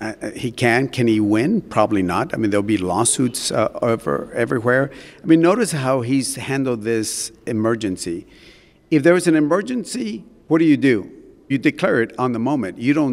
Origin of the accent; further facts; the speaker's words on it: Laredo, Texas, United States; In fact, my hometown of Laredo is about 3-4 times safer per 100,000 individuals than Washington.